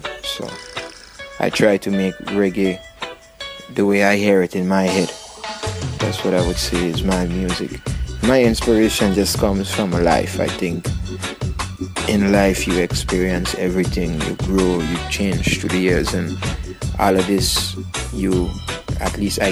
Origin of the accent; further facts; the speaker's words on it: Sint Eustatius, Caribbean Netherlands; I grew up in the Caribbean on a small island, St. Eustatius. So Caribbean vibes is full of reggae music, soca music.